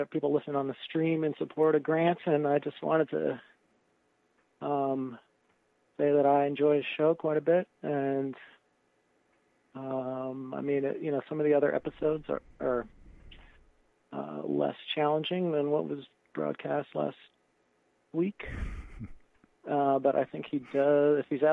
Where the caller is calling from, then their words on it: Belfast, Maine, United States; I'm local to Belfast.